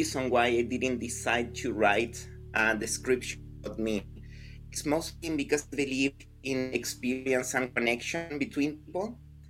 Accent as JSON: {"language": "English", "country": "Chile", "lives_now": "United States", "said": "Yeah, I'm from Chile. I moved here in 2015.But yeah, I've been around. I started seeing the world and living in different countries quite early in my life."}